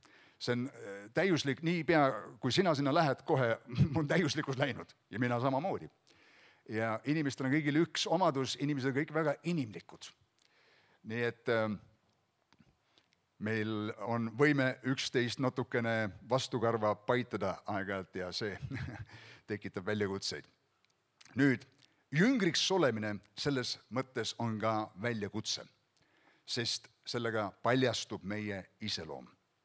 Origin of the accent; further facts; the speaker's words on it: Uulu, Pärnu County, Estonia; Mina kasvasin üles väikses külas Uulus, seal Pärnu lähedal, väikses koolis käisin.